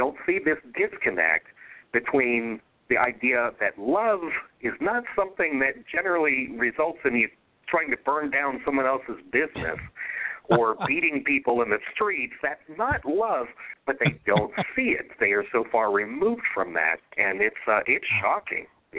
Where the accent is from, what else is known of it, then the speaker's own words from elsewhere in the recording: Miami, Florida, United States; I grew up in Miami as a kid.